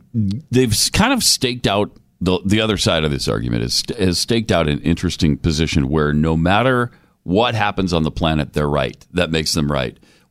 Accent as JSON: {"language": "English", "region": "Montana", "country": "United States", "tie": "born or raised there", "said": "I grew up in Montana. It happened every single winter."}